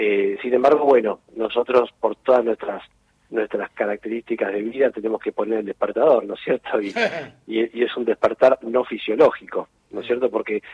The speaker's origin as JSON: {"language": "Spanish", "country": "Argentina", "said": "nosotros como en Argentina tenemos una conducta que es la nuestra"}